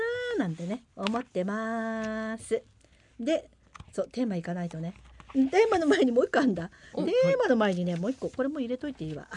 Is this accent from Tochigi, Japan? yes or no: yes; Tochigi, Japan; 栃木市の出身です。栃木駅の完全高架化によって実家に住んでいた頃よりも街の風景はかなり変わってしまいました。